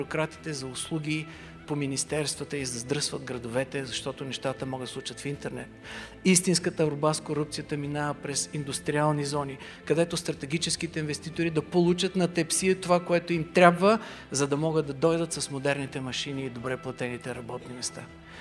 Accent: Blagoevgrad, Blagoevgrad Province, Bulgaria; Аз съм от Благоевград, знаете много добре, скъпи приятели, боли ме за този град.

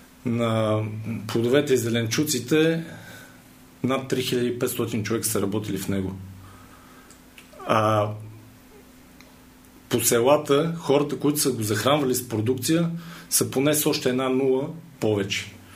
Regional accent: Pazardzhik, Pazardzhik Province, Bulgaria; на 39 години, от Пазарджик съм

